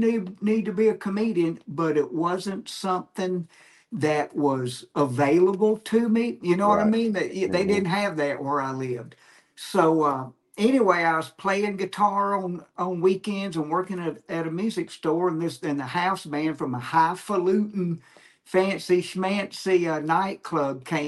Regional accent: Jackson, Mississippi, United States; I grew up in Jackson, Mississippi, and everybody asked me, man, how'd you get started?

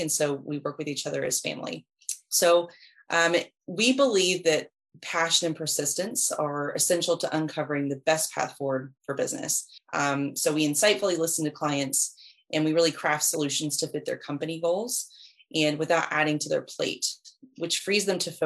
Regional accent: Florida, United States; It's a crazy state. We're actually from the Panhandle.

